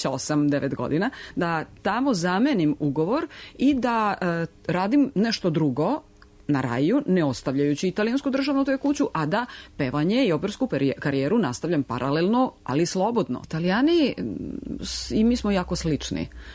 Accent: Serbia; also born or lived in Rome, Italy; tamo sam kao jedina Srpkinja u istoriji završila taj konzervatorijum da bi posle magistrirala u Srbiji

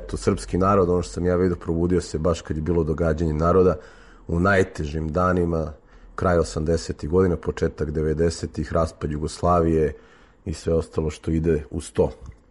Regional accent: Belgrade, Serbia; born there; rođen sam na Dorćolu 73. godine

